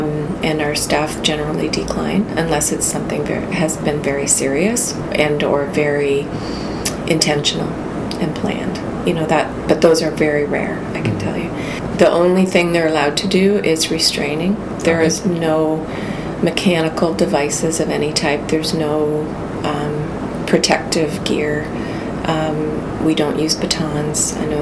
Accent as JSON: {"language": "English", "town": "Kingston", "region": "Ontario", "country": "Canada", "tie": "born or raised there", "said": "I was originally from Kingston, grew up here, and wanted to return home"}